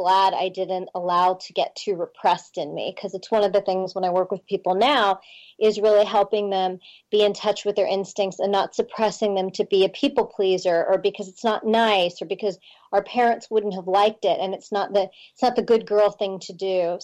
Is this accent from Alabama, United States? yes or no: no; Pittsburgh, Pennsylvania, United States; I grew up in Pittsburgh, in Pennsylvania.